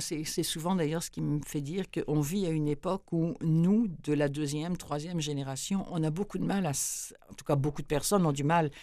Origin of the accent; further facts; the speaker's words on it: France; accent: French; now in Canada; moi, je sais qu'en tant que Française